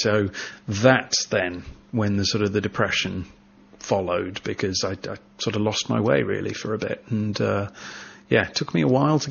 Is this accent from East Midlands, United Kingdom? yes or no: no; North West England, United Kingdom; also born or lived in Midlands / London / Hong Kong; I'm a country bumpkin at heart. I was born and raised in the Lake District.